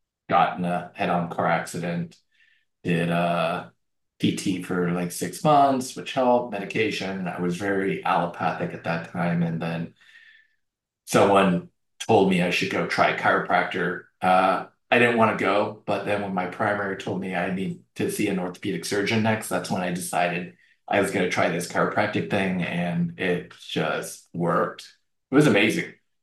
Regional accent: Canada; now in United States; I actually grew up in the middle of nowhere, Canada, and grew up on a farm. A lot of people don't think of me growing up on a farm.

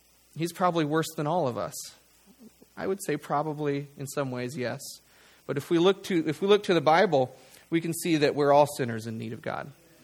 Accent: Eden, United States; also born or lived in Phoenix; now in Topeka, United States; I come from Eden and was originally born in Phoenix. Live in Topeka right here next to the town hall.

